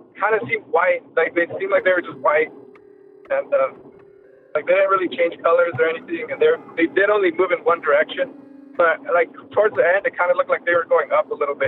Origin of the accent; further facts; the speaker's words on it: California, United States; I'm from California. I'm driving into work right now